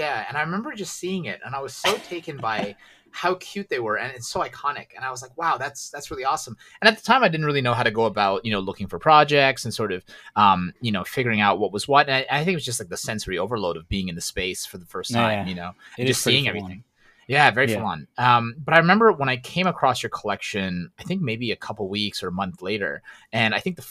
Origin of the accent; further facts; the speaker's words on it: Canada; I grew up in Canada where, you know, there are quite a few cows just sort of grazing in pasture.